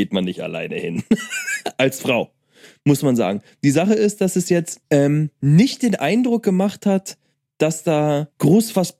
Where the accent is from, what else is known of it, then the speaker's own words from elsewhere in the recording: Germany; Ich komme nicht mal aus Amerika, ich bin Deutscher.